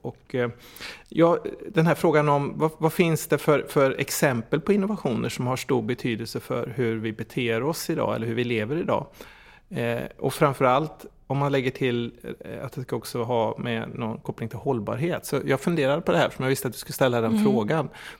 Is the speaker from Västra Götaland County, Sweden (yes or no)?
yes; Gothenburg, Västra Götaland County, Sweden; Jag kommer ju från Göteborg.